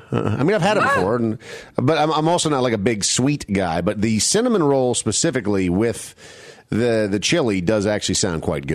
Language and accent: English; Midwest, United States; Okay, I grew up in the Midwest.